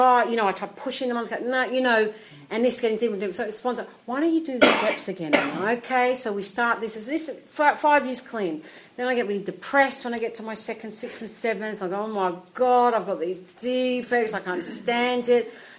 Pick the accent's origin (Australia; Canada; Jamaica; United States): Australia; Melbourne, Victoria; I come from Melbourne, it's tiny.